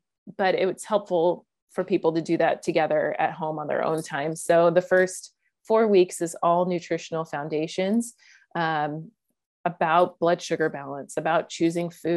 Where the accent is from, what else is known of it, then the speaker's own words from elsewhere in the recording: Omaha, Nebraska, United States; also born or lived in Dallas, United States; I was born and raised in Omaha. The only time I left was when my husband was in residency in Texas, in Dallas.